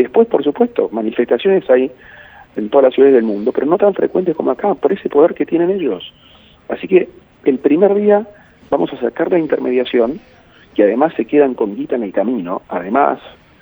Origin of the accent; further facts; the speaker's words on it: Argentina; yo soy alguien del laburo, como muchos argentinos, muchos que nos escuchan